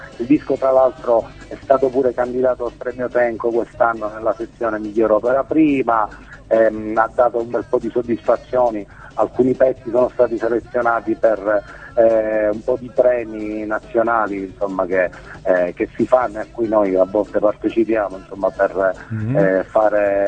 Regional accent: Palermo, Sicily, Italy; now in Rome, Italy; Sono un palermitano, vengo dalla lontana Sicilia, trapiantato a Roma, insomma, e faccio musica da tanto tempo.

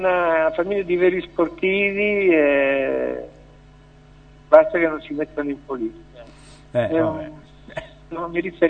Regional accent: Milan, Lombardy, Italy; io da milanese, certo, tifo per il Meneghino

